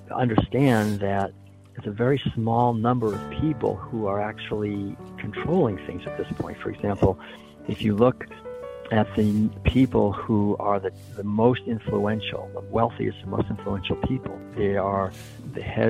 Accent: Concord, Massachusetts, United States; When I was learned to swim in Walden Pond, I was born and raised in Concord.

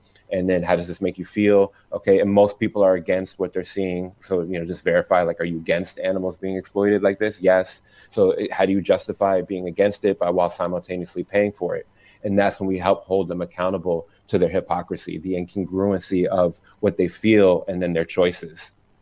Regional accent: New York City, New York, United States; And then I was living away from where I grew up in New York City, where I'm currently back in New York City.

